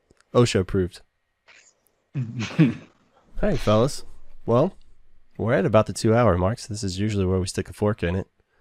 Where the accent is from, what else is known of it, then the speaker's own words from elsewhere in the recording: Waco, Texas, United States; I'm from Waco, and they do cults better than anybody else does cults.